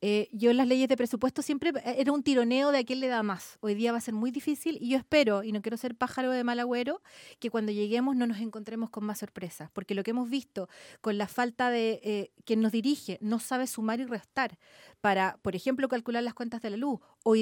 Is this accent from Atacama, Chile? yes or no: no; San Antonio, Valparaíso, Chile; vengo de San Antonio, que también es una comuna relativamente chica, no es de las más chiquititas